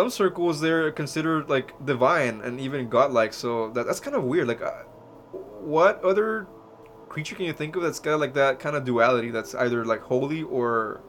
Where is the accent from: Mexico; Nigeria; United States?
Mexico; when I was a kid in Mexico, I mean, growing up in Mexico